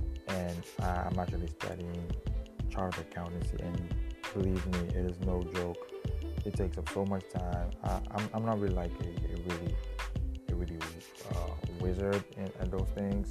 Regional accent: Ghana; So I'm in Ghana. I'm a Ghanaian, and I'm in Africa.

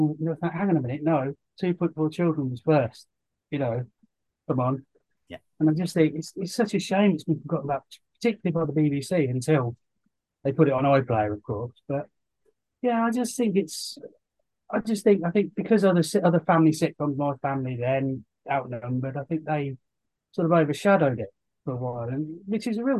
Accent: Northampton, East Midlands, United Kingdom; Well, I'm from Northampton

